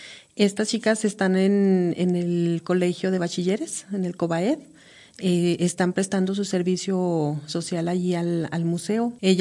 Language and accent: Spanish; Nayarit, Mexico; pero nosotros allá se está haciendo una fiesta grande también ya con nosotros en el Nayar